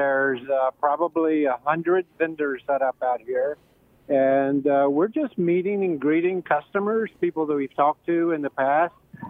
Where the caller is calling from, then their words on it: Indian Trail, North Carolina, United States; I am calling from Lake Park in Indian Trail.